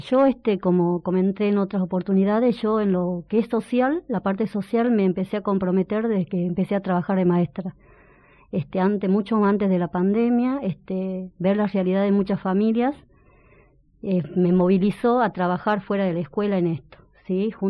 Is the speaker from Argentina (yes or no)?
yes; Tucumán, Argentina; moved away; todo eso lo viví de niña ya en Tucumán.